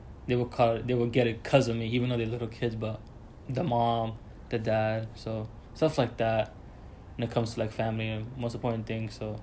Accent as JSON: {"language": "English", "town": "New York City", "region": "New York", "country": "United States", "tie": "born or raised there", "also_born_or_lived": "Dominican Republic", "said": "I'm from Dominican Republic, but I grew up in New York City on the Heights."}